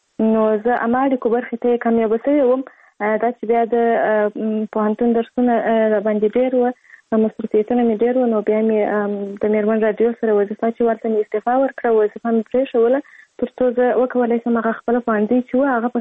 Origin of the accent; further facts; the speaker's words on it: Kandahar, Afghanistan; زه په کندهار ولایت کې زیږیدلی یم او اوس فلال هم په کندهار ولایت کې اوسېږم.